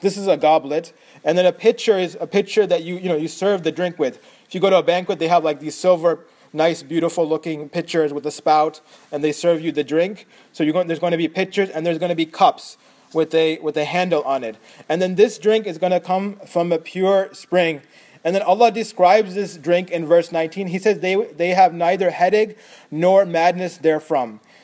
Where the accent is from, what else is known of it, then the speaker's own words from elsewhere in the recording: United States; Growing up in America, personally, I've had these experiences